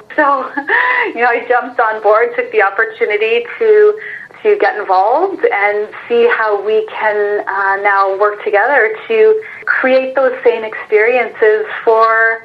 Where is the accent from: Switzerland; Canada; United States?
Canada; Kingston, Ontario; I grew up in Kingston.